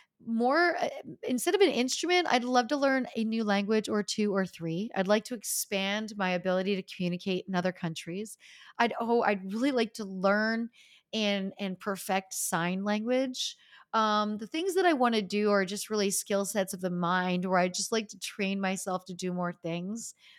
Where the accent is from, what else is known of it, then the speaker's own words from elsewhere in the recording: Northeast, United States; I grew up in the Northeast, Italian family, and every one of my aunts had photos of … all over her walls.